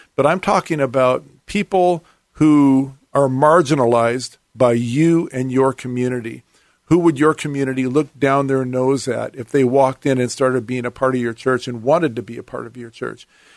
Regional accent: Seattle, Washington, United States; I grew up in Seattle, and I love the Northwest. I'm really thrilled to be back here. I grew up in Seattle.

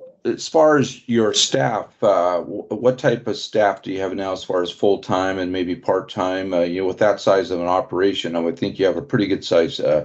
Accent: Wawa, Ontario, Canada; Yeah, no, I know in our area, you know, I grew up in Wawa

